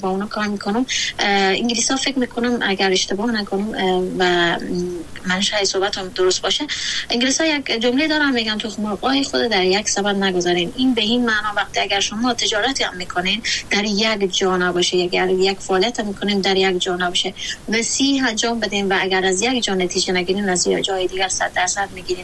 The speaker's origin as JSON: {"language": "Persian", "country": "Afghanistan", "said": "همه ما افغانستانی ها در شرایطی بزرگ شدیم که فقر اقتصادی داریم"}